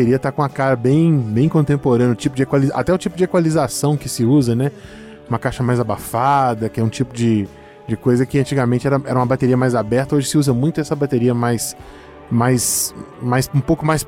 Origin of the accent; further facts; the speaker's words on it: Minas Gerais, Brazil; pra mim que sou mineiro, você é um símbolo importantíssimo da nossa terra.